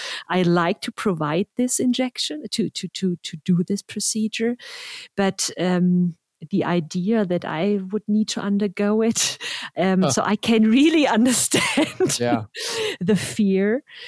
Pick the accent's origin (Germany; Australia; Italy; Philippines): Germany; also born or lived in United States; So I'm from Germany and the US.